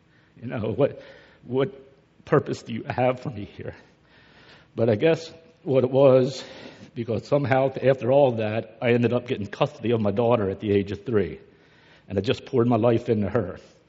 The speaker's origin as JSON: {"language": "English", "country": "Colombia", "tie": "born or raised there", "said": "I was born and raised in Colombia. Pretty much had a normal upbringing."}